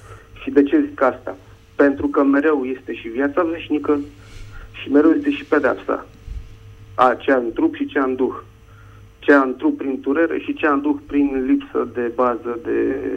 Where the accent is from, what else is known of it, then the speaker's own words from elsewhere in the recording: Bucharest, Romania; sunt din București.